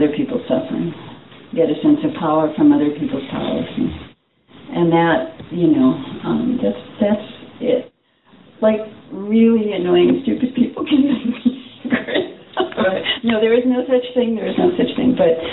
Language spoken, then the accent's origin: English; New York, United States; I grew up in New York. I was the daughter of an immigrant and a first generation